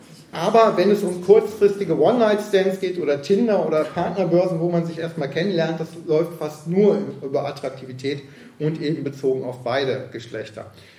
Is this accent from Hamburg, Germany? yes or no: no; North Rhine-Westphalia, Germany; Ich bin zum Beispiel im Ruhrgebiet aufgewachsen.